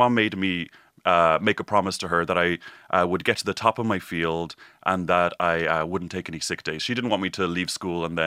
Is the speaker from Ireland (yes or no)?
yes; Dublin, Leinster, Ireland; I grew up around the Ballantyre, Rathfarnham areas.